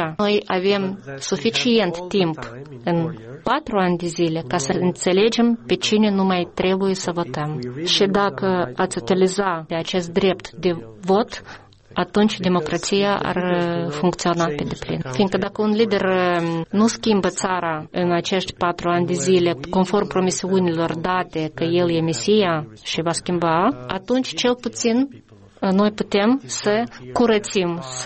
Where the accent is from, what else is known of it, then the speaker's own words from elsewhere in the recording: Albania; Romanian is a second language; Eu vin din Albania, sunt originar din Albania